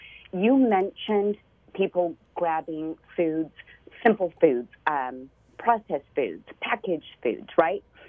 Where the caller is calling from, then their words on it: Greensboro, North Carolina, United States; So I'm in Greensboro, North Carolina, so I'm calling from my lovely home office.